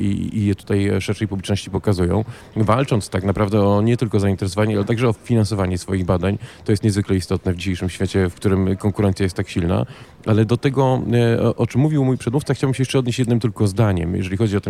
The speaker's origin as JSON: {"language": "Polish", "town": "Gdynia", "region": "Pomeranian Voivodeship", "country": "Poland", "said": "ja nie mogę się do tego nie odnieść jako gdynianin. Jesteśmy w mieście pełnym energii, jesteśmy w Gdyni"}